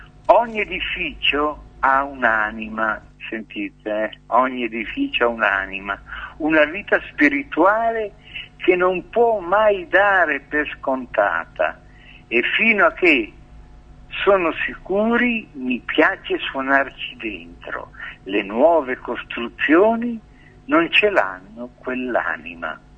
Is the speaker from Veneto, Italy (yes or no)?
no; Milan, Lombardy, Italy; moved away as an adult; Io sono un milanese, milanesissimo, esiliato in Emilia